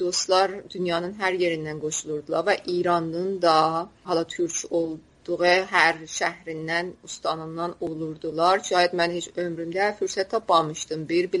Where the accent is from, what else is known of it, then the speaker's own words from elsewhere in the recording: Tabriz, East Azerbaijan, Iran; Hətta mən üçün Təbrizliyəm.